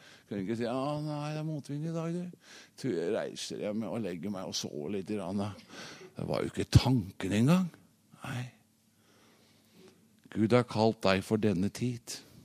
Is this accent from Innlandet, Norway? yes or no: yes; Fåberg, Innlandet, Norway; jeg vokste opp på Fåberg, det cirka en 6-7 kilometer fra sentrum på Lillehammer